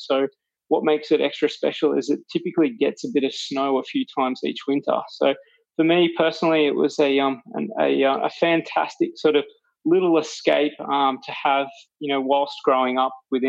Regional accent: Sydney, New South Wales, Australia; I was born and raised in Sydney.

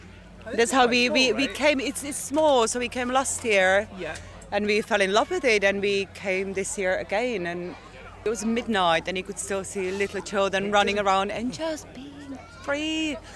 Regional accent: Czechia; English is a second language; I am from Czech Republic.

